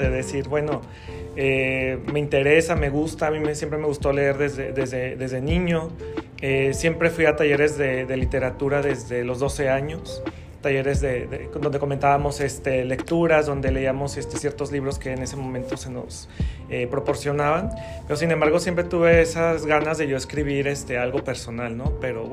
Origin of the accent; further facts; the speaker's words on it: Guadalajara, Jalisco, Mexico; yo nací en la ciudad de Guadalajara, Jalisco, en México. Soy tapatío, 100%. Entonces, casi toda mi vida, prácticamente toda mi vida he residido en Guadalajara y todos mis estudios han sido también en la ciudad.